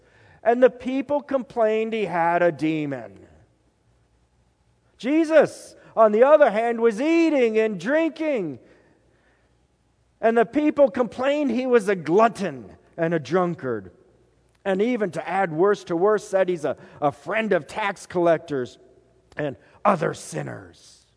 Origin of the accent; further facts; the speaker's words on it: Decorah, Iowa, United States; born there; And even though I never lived in Decorah, Iowa, I was born in Decorah, Iowa.